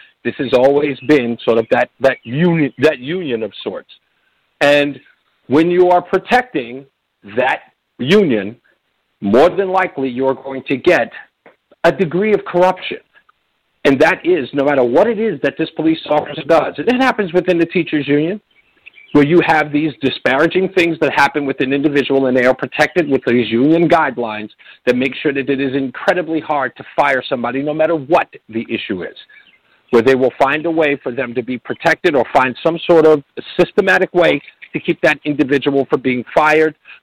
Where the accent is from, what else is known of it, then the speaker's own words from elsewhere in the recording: New York, United States; I'm from New York, born and raised